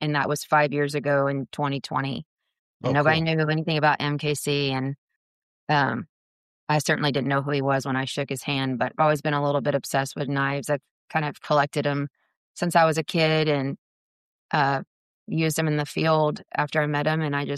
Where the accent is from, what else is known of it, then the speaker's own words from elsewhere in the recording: Texas, United States; also born or lived in Utah; Well, I grew up in Texas, so I'm from the South. I grew up in Central Texas, just north of Austin, and never thought I'd leave.